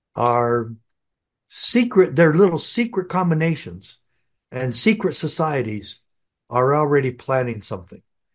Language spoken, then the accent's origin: English; Arizona, United States; I love Arizona. I grew up in Arizona. My dad worked as an FBI agent here for almost 30 years in my hometown where I was sheriff.